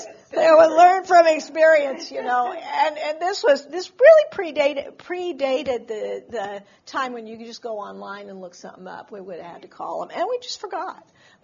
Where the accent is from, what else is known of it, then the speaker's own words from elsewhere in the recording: Oregon, United States; moved away as an adult; now in Connecticut, United States; We moved from Oregon, from Oregon to Connecticut when I was 32 years old.